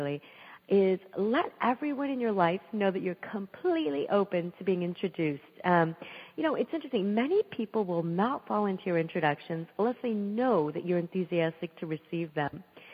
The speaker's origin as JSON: {"language": "English", "country": "United States", "tie": "born or raised there", "said": "as an Indian American born and raised in the U.S., with an understanding of the successful blending of Indian and American cultures"}